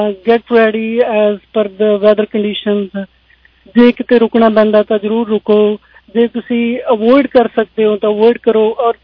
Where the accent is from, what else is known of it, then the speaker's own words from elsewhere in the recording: Punjab, India; ਮੈਂ ਹਮੇਸ਼ਾ ਹੀ ਕਹਿੰਦੀ ਹਾਂ ਕਿ ਅਸੀਂ ਪੰਜਾਬ ਤੋਂ ਆਏ ਹਾਂ